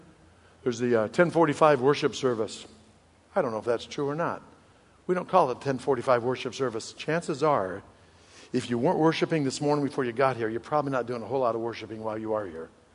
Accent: Eureka, Illinois, United States; I grew up in Eureka, Illinois. That was pretty small. But we were the big city.

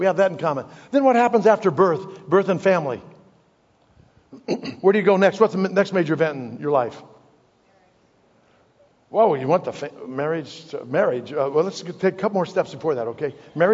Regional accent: Eureka, Illinois, United States; I grew up in Eureka, Illinois. About 15 miles from us, there was a town called Germantown.

